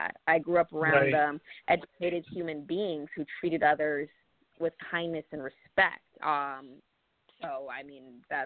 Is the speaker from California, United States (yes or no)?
yes; La Jolla, California, United States; Yeah, like I said, I'm from La Jolla. It's a predominantly white area.